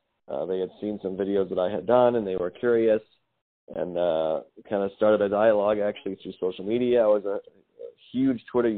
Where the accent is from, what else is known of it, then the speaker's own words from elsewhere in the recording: Rochester, New York, United States; I'm from Rochester, New York. I still live there, born there, raised there. Still live there, married, four kids.